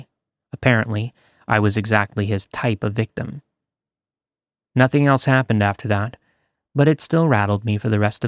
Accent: Texas, United States; moved away as an adult; now in New York, United States; I was born and raised in Texas, but I moved to New York when I was 21.

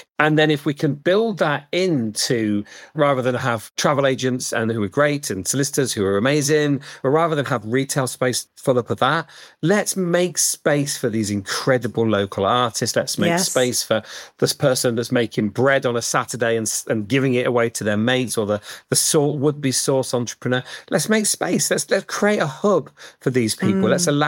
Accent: Leicester, East Midlands, United Kingdom; I grew up near Leicester, so I used to walk around Leicester.

